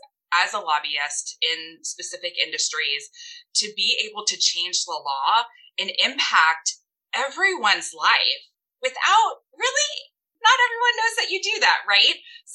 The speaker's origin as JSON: {"language": "English", "region": "South Carolina", "country": "United States", "tie": "born or raised there", "said": "growing up in South Carolina in a small town, because I am a small town girl"}